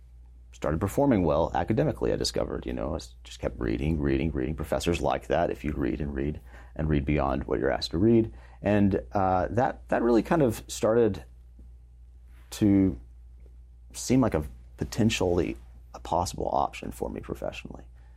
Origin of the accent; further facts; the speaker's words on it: Alabama, United States; I'm from Alabama, Methodist my whole life. I don't even know if I had a Catholic friend up to this point in my life.